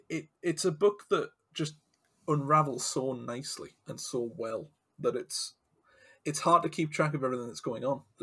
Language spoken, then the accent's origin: English; United Kingdom; coming from the UK, you know, I'm not from Scotland, but I have visited a couple of times.